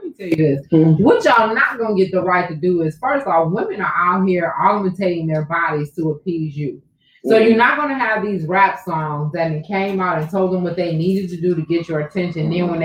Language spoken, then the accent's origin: English; Cleveland, Ohio, United States; Now I'm from Cleveland.